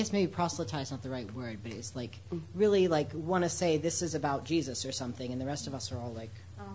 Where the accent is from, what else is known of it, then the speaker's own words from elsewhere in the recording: Franklin, Ohio, United States; I'm from Dayton. So, actually Franklin, but...